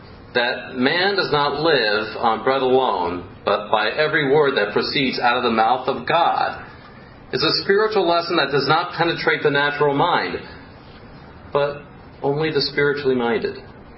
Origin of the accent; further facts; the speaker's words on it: Miami, Florida, United States; When I was growing up in Miami, Florida, my mom and dad had Proverbs 3:6 hanging on the wall.